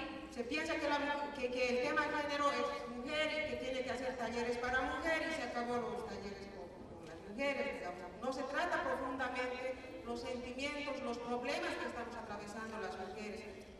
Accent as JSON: {"language": "Spanish", "country": "Bolivia", "said": "yo vengo de Bolivia"}